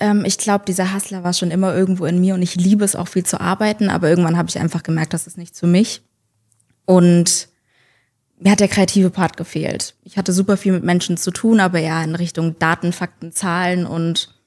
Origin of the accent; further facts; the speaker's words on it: Karlsruhe, Baden-Württemberg, Germany; Aber ich bin gebürtige Karlsruherin